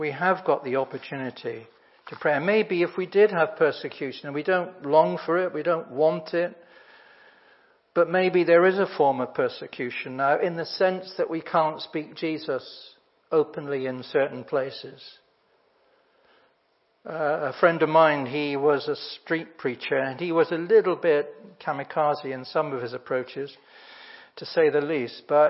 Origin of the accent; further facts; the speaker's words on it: United Kingdom; I think we're very British sometimes.